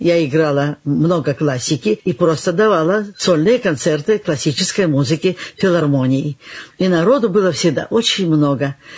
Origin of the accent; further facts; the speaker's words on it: Yekaterinburg, Sverdlovsk Oblast, Russia; born there; Да, я родилась в Свердловске 29 марта 1900.